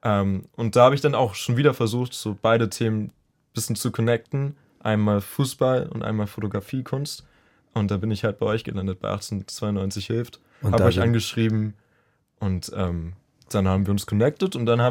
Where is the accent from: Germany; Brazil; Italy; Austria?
Germany; Berlin; Natürlich vor allem den Hertha als Berliner.